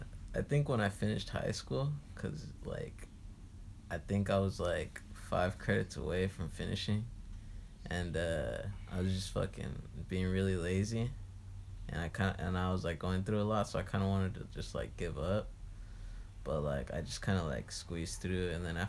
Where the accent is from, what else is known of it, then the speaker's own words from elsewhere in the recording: Covina, California, United States; I'm from Covina, California. Okay. It's like 30 minutes from LA.